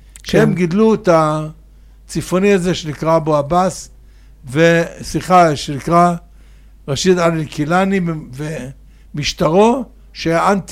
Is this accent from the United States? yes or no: no; Baghdad, Baghdad Governorate, Iraq; born there; Hebrew is a second language; זה אני שנולדתי בבגדד, רק אומרים ברדד, לא בגדד, ברדד, כנראה ב-1939.